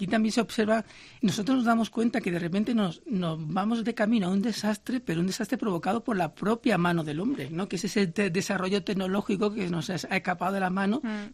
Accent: Vélez-Málaga, Andalusia, Spain; que yo soy de Vélez Málaga.

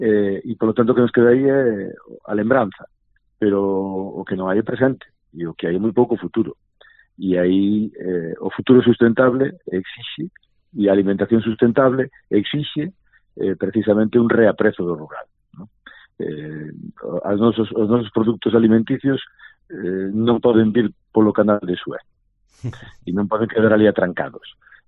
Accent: Ribadeo, Galicia, Spain; Neste caso, non son da vila, son da aldea. Tamén hai que decirlo

